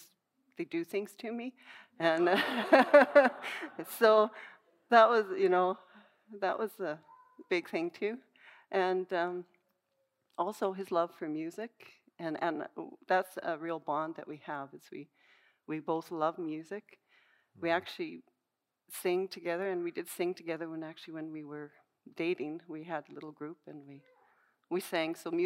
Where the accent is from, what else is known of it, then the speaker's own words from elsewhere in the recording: Calgary, Alberta, Canada; I grew up in Calgary, and I grew up in a Christian home